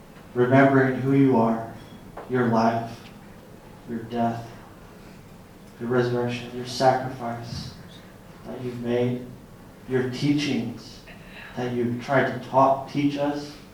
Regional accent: Texas, United States; accent: Southern; Because Jesus, that's my Southern again. I'm sorry. Jesus. Growing up in Texas, we went to a Baptist.

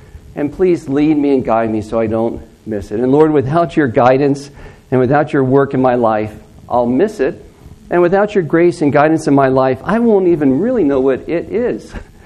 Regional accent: Augusta, Georgia, United States; I'm a doctor from America. There is a doctor in, I'm from Augusta, Georgia.

